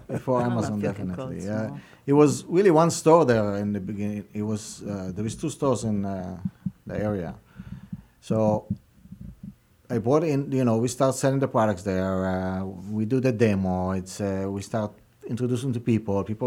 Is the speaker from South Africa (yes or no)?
no; Israel; English is a second language; now in United States; I'm originally come from Israel. My parents came from Yemen. We grew up on falafel. In Israel, you have every corner, you have a falafel booth.